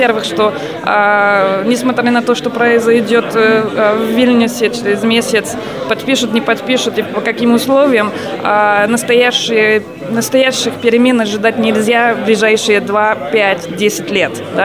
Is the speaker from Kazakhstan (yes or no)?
no; France; Russian is a second language; Я сама из Франции, не то, что я помню, но это у нас было там в учебниках по истории.